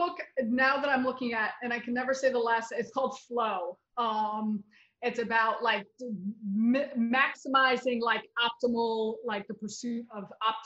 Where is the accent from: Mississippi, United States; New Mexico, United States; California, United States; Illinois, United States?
Illinois, United States; Chicago; now in New York, United States; You know, I'm born and raised in Chicago, so I I think I have a maybe wider lens and perspective on this.